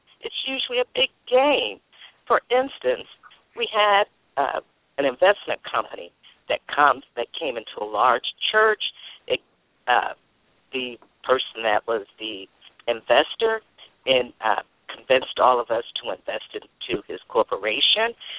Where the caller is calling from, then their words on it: Atlanta, Georgia, United States; I'm calling from Atlanta.